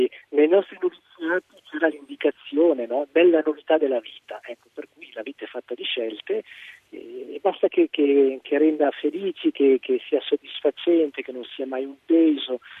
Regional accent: Locarno, Ticino, Switzerland; Beh, diciamo che io provengo da Locarno, quindi sul Lago Maggiore

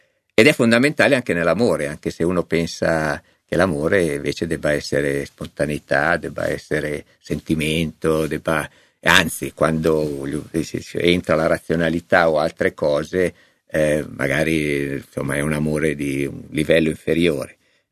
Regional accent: Varese, Lombardy, Italy; visto che io sono varesino doc e conosco bene queste terre e non bene la pianura?

